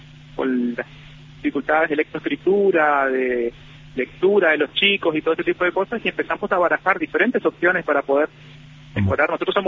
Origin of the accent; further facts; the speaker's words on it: San Pedro, Misiones, Argentina; Sí, yo vivo acá en San Pedro, nací en San Pedro, soy sanpedrino.